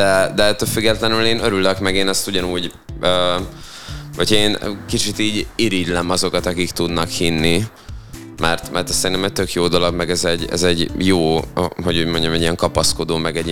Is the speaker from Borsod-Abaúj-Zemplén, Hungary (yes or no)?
yes; Szerencs, Borsod-Abaúj-Zemplén, Hungary; also born or lived in Miskolc; az a környezet, ahol én első körben felnőttem, Szerencs környéke, ugye én ott voltam, oda jártam általánosba, és én utána kerültem fel Miskolcra